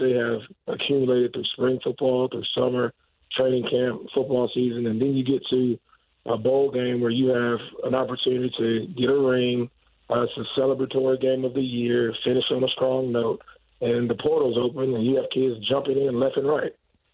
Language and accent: English; Tallahassee, Florida, United States; You know, one, I'm from Tallahassee, Florida, and I definitely felt like Florida State should have been in the college football playoff.